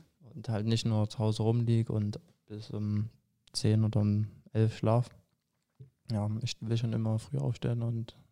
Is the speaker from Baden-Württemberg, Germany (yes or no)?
no; Chemnitz, Saxony, Germany; ich denke auch als Chemnitzer, wenn man dann zu Aue geht, das ist nicht immer so von Vorteil.